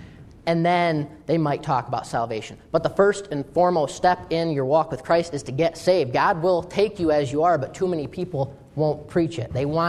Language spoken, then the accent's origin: English; Tawas City, Michigan, United States; So I was raised in Tawas City, Michigan, about an hour and a half north of here, if you speed. But I was raised in Tawas City. I was raised in a little Lutheran church